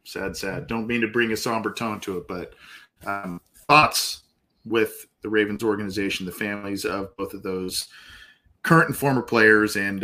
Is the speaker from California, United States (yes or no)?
yes; Orange County, California, United States; told him I was from Orange County.